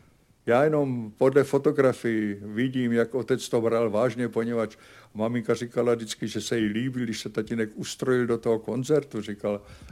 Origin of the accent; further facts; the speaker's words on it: Liberec, Liberec Region, Czechia; Nejlepší bude, když se vrátím do dětství. No to nejútlejší dětství probíhalo u mě v Liberci.